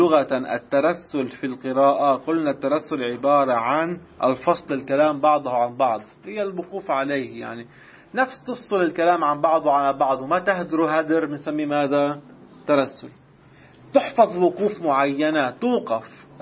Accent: Baghdad, Baghdad Governorate, Iraq; أنا خطيب بغدادي أنا.

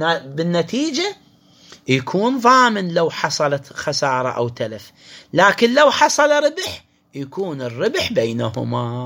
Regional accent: Iraq; إحنا مثلا هسه الآن عندنا بالعراق

